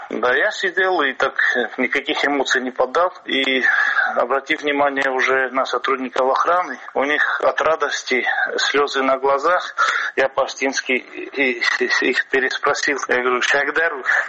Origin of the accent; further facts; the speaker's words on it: South Ossetia, Georgia; это еще и свершение вот той цели, жизненной цели, которую я ставил перед собой и как осетин